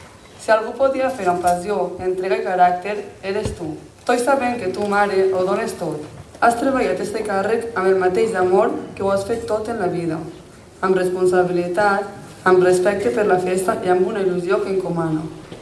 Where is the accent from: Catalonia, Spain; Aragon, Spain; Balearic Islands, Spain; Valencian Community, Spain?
Valencian Community, Spain; Pego; si tindria prou força per a representar el meu poble, siguent la primera dona ambaixadora del poble de Pego